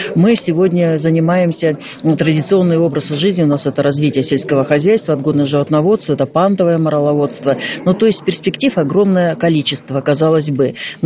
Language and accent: Russian; Altai Krai, Russia; я родилась и выросла на Алтае, всю жизнь посвятила свою трудовую деятельность именно своему родному региону.